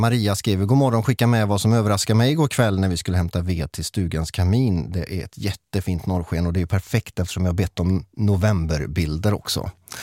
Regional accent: Trollhättan, Västra Götaland County, Sweden; vi är också från Trollhättan

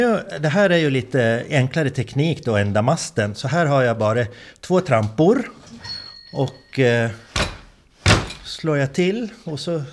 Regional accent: Hemse, Gotland, Sweden; Så var jag hos en man som i Hemse där jag växte upp.

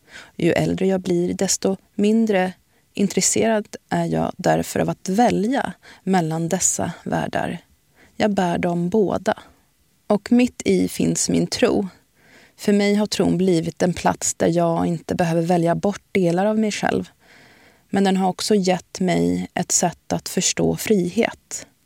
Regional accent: Sweden; also born or lived in Iraq; Jag är född i Irak, uppvuxen i Sverige muslim.

